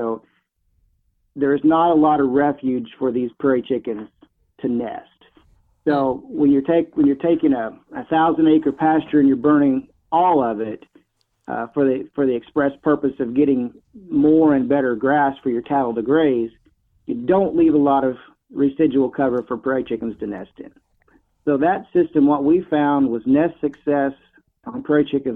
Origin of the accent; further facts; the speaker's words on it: Neosho, Missouri, United States; I was raised in Neosho, and I always thought the department had a world-class outfit.